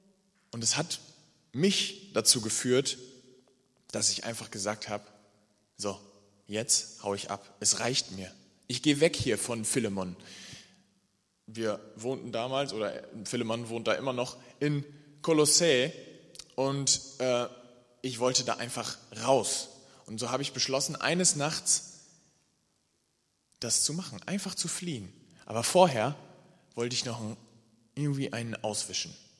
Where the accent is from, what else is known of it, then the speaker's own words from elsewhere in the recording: Lower Saxony, Germany; Und ursprünglich komme ich aus Ostfriesland. Und jetzt sind wir halt hier nach in Nordosten gezogen.